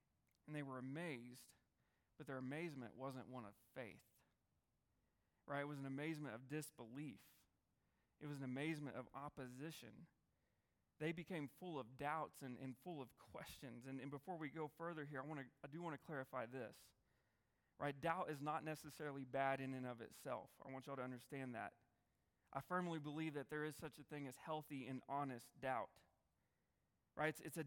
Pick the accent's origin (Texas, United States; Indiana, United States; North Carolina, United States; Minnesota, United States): Texas, United States; Happy; It's like Happy Texas, right? No one talks about Happy Texas, except for me, because I'm from Happy.